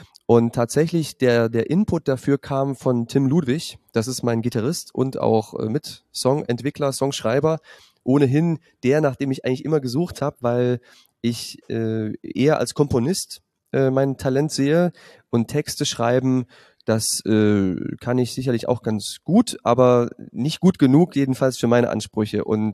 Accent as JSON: {"language": "German", "town": "Jena", "region": "Thuringia", "country": "Germany", "tie": "born there", "said": "Ich bin in Jena geboren"}